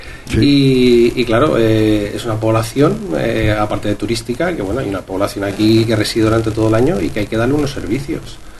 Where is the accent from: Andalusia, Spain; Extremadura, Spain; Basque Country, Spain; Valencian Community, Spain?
Valencian Community, Spain; San Vicente del Raspeig; Bueno, yo aunque no soy de Campello, pero soy de San Vicente y conozco un poco la problemática.